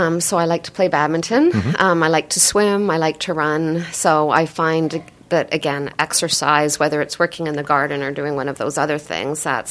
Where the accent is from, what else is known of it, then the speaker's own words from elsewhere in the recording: Burlington, Ontario, Canada; So I grew up in Burlington, Ontario, and I didn't know much about farming or ag